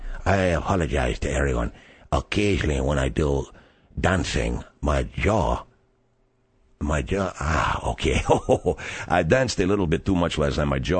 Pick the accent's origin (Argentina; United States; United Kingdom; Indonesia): Argentina; Even from my home country, Argentina, I can travel to the north, to the east, to the west